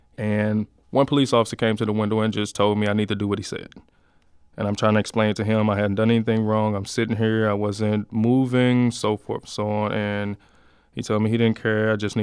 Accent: St. Louis, Missouri, United States; I'm a veteran from St. Louis. I'm born and raised in the city

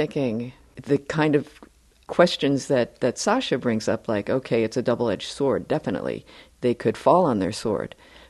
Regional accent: United States; born there; I'm an American-born Chinese. My parents were immigrants from China, and all of my growing up was during the Cold War period

